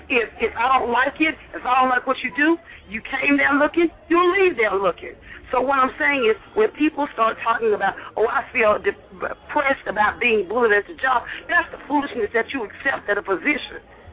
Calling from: Atlanta, Georgia, United States; I'm calling from Atlanta, and my comment is this.

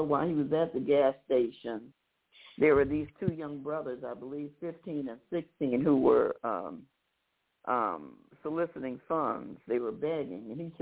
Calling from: Detroit, Michigan, United States; I'm calling you from Detroit, Michigan

